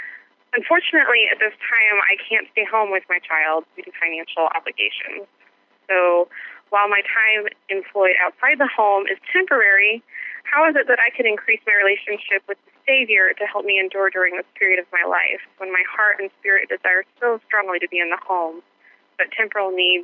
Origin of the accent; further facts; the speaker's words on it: Lawrence, Kansas, United States; I'm from Lawrence, Kansas, and I recently became a mom